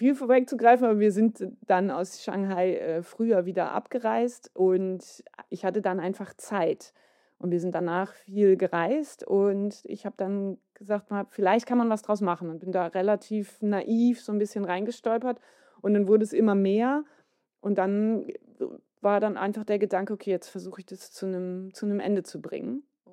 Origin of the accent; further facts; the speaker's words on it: Hamburg, Germany; Ich komme auch aus dem Norden von Hamburg.